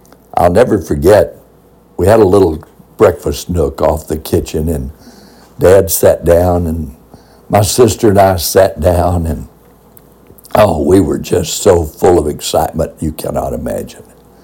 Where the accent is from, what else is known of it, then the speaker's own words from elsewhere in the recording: Texas, United States; We grew up in Central Texas, so pines were not something we had, but we had cedar trees.